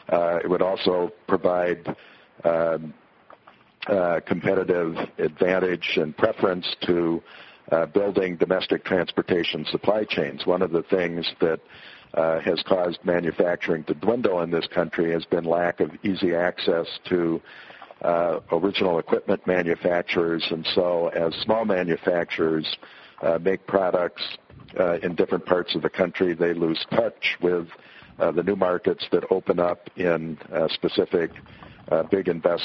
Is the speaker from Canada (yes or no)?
no; Minnesota, United States; For instance, in my home state of Minnesota